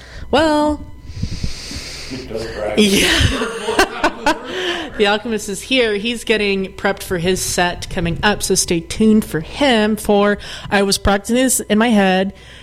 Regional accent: Sacramento, California, United States; they're from Sacramento. I'm from Sacramento. I have a kinship with them. If you're a weird alternative kid from Sacramento, you listen

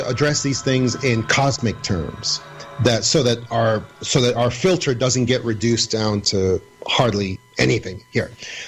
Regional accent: New York, United States; No, please say it. We're from New York here. Go ahead.

